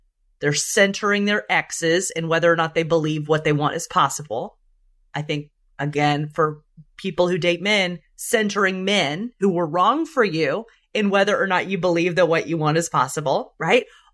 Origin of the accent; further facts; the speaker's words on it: Birmingham, Alabama, United States; the way that I was raised in Birmingham, Alabama